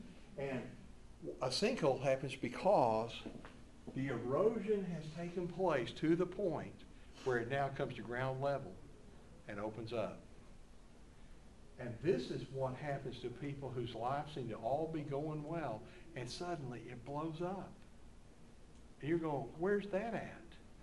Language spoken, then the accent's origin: English; Wichita Falls, Texas, United States; I love Florida because I grew up in Wichita Falls, where God never meant for you to dig a hole.